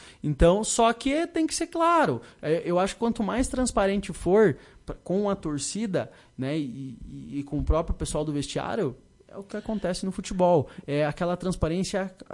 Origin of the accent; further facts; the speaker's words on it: Santiago, Rio Grande do Sul, Brazil; eu sou natural de Santiago, né, lá da fronteira